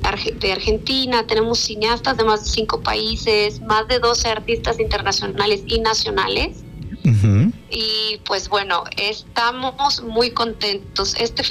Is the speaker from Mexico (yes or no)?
yes; Cuernavaca, Morelos, Mexico; now in Los Angeles, United States; yo soy de Cuernavaca